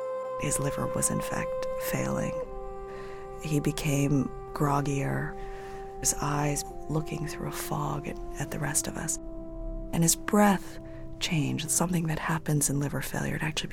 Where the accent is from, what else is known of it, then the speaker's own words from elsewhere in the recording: Connecticut, United States; We talk about this yearly celebration in my hometown called the Shad Derby, which celebrates fish that have come home.